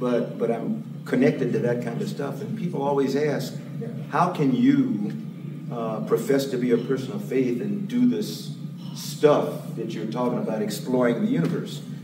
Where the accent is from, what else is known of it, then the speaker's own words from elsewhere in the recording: the South, United States; it occurred to me that I grew up in the South